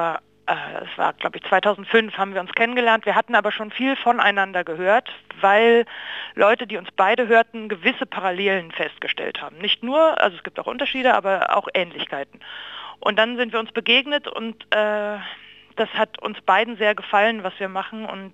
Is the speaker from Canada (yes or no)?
no; Berlin, Germany; moved away as an adult; also born or lived in Weimar / Zurich; Berlin, ich komme aus Köpenick eigentlich, bin da aufgewachsen, bin mit 19 weg nach Weimar.